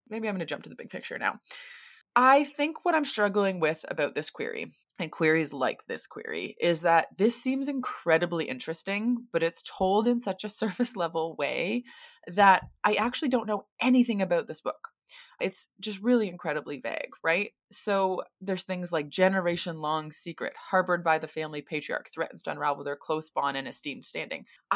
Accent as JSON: {"language": "English", "country": "United States", "lives_now": "Sydney, Australia", "said": "I'm an American currently living in Sydney, Australia"}